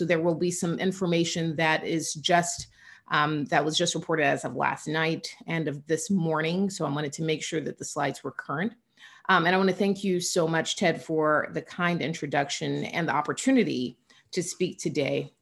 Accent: Georgia, United States; Obviously certain states like my home state of Georgia

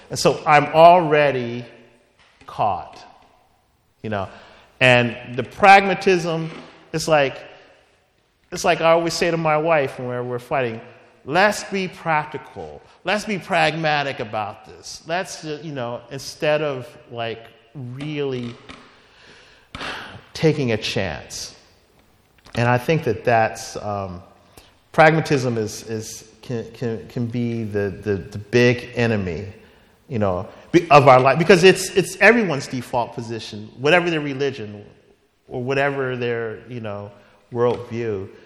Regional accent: Philadelphia, Pennsylvania, United States; Yeah, I'm from Philadelphia, and so when I became a Christian, and you know, in the summer when I went back to Philadelphia

